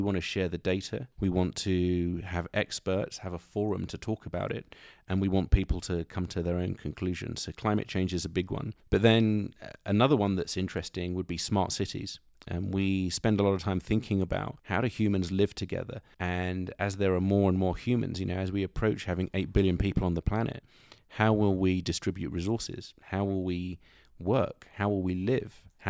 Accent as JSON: {"language": "English", "country": "United Kingdom", "said": "And so when growing up, I would describe myself as a British black person."}